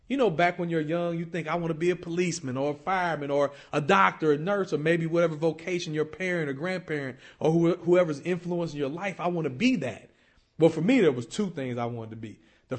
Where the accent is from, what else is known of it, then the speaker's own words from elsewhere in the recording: East St. Louis, Illinois, United States; this little kid who was born and raised in East St. Louis, Illinois, a little small, poor town right across the Mississippi River from St. Louis, Missouri, to an Italian mother and a black father in an area that was all black.